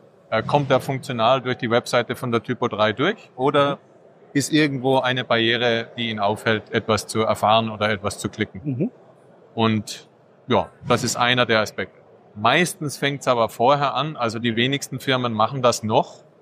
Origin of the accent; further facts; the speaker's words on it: Austria; now in Switzerland; ich bin Österreicher, lebe in der Schweiz, schaffe auch in der Schweiz